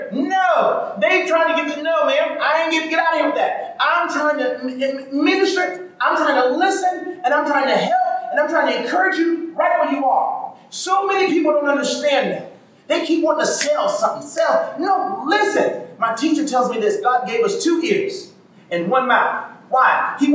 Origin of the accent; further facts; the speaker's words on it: Michigan, United States; now in California, United States; I came here from Michigan native, and I didn't know California was so expensive.